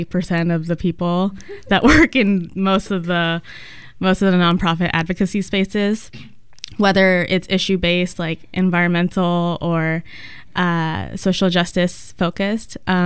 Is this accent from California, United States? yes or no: yes; California, United States; moved away; growing up in California, too, like I always identified as being Filipino.